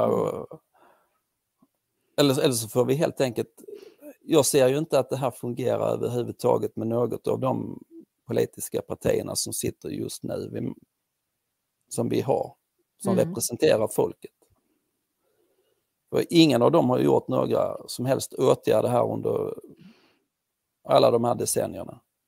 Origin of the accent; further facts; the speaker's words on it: Skåne, Sweden; Jag är från Skåne då